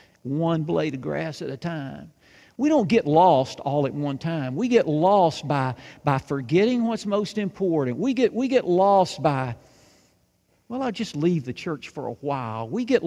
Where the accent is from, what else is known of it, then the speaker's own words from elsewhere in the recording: Union City, Tennessee, United States; If you know anything about Union City, the town I grew up in over in Northwest Tennessee, to say that I'm a city boy is actually stretching it just a little bit.